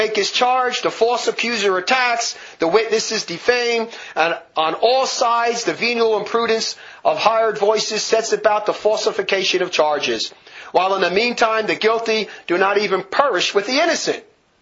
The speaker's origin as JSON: {"language": "English", "town": "Newark", "region": "New Jersey", "country": "United States", "tie": "born or raised there", "said": "It was the same thing with those nuns I grew up in Newark, New Jersey."}